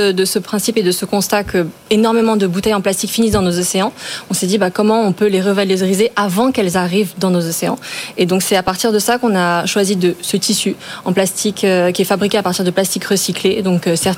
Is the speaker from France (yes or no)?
yes; France; on a cherché à faire plus proche parce qu'on est français